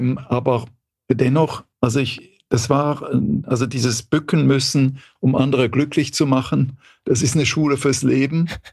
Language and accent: German; Switzerland; born or raised there; also born or lived in Brussels, Belgium / Bruges, Belgium; now in Germany